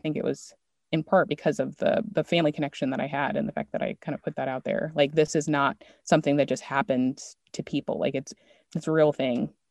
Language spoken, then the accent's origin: English; Maryland, United States; just because I'm from Maryland. I went to school in New York. I worked